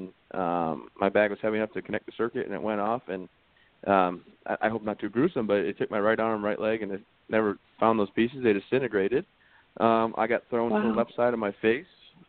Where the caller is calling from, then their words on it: Maine, United States; You know, I'm calling from Maine. My wife and I reside up here in the great state of Maine, where she's originally from.